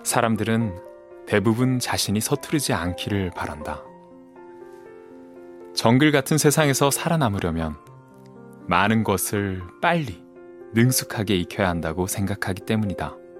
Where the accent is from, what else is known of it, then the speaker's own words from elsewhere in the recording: Ulsan, South Korea; 저는 그 고향이 울산이다 보니까 그 고등학교 때 공부하기 힘들 때 버스 타고 30분만 가면 나오는 바다 이름이 해운대였었어요.